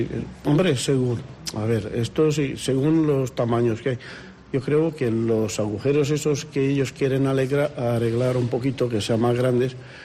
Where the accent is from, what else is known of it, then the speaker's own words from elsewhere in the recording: Romania; Spanish is a second language; Yo romano.